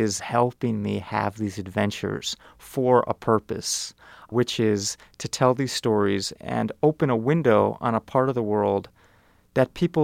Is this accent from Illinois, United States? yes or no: yes; Evanston, Illinois, United States; I grew up in Evanston, Illinois